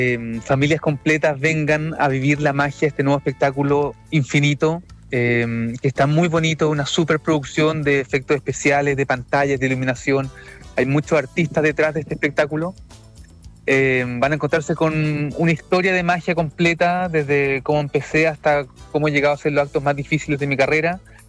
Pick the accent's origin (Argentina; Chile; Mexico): Chile; porque nosotros como chilenos somos pillos, siempre vamos más allá, buscamos cada uno los detalles.